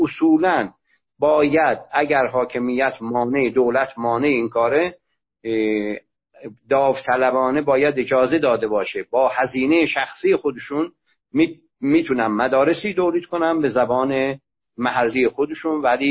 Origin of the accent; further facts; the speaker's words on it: Ardabil, Ardabil Province, Iran; born there; من متولد اردبیل هستم، در اطراف اردبیل زبانهای مختلف باقی مونده از پهلوی میانه وجود داره